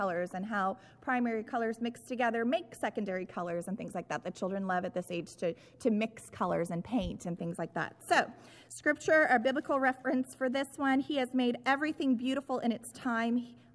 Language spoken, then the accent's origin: English; Kansas, United States; now in Texas, United States; We live in Texas. I'm from Kansas, which isn't really known for snow either, but we did have some when I was a kid